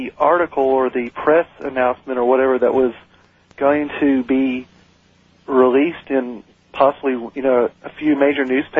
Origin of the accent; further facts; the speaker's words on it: Cookeville, Tennessee, United States; I'm from Cookeville, Tennessee.